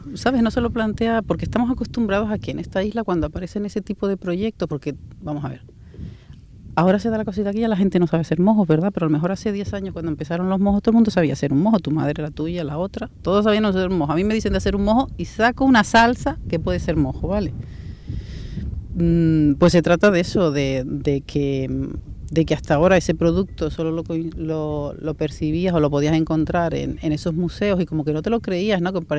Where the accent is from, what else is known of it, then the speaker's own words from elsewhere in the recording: Canary Islands, Spain; siendo majorera